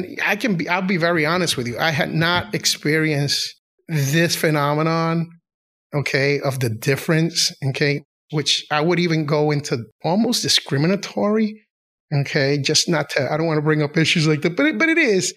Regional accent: United States; born there; Because I was born in the U.S. and at the end of the day, I'm an American.

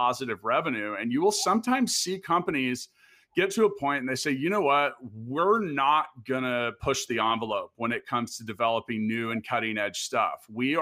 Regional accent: Kansas City, Kansas, United States; I'm from Kansas, Kansas City, most specifically.

